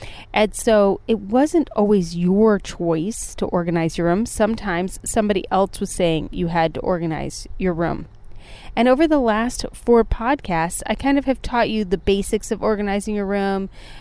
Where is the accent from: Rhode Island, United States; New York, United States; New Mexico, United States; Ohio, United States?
Ohio, United States; Akron; But I was from the Akron area up by Cleveland, Ohio, was where I was born and raised and where my childhood home was.